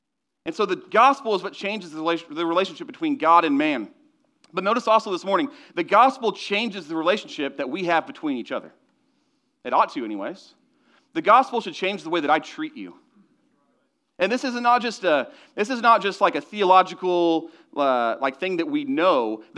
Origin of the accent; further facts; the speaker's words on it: Kansas, United States; I'm from Kansas. I don't even know why I'd make football jokes. I'm a Jayhawk fan.